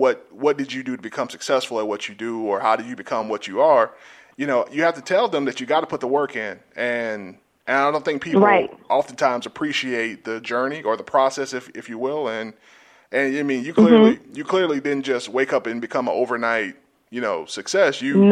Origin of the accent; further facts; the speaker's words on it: Georgia, United States; now in Atlanta, United States; I'm from South Georgia myself, so I speak Southerner very fluently.